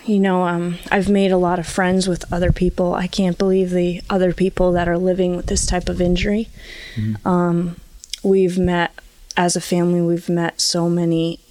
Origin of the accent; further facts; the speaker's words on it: Fonda, New York, United States; I'm in the middle of making a transition right now, back to my hometown in Fonda, New York.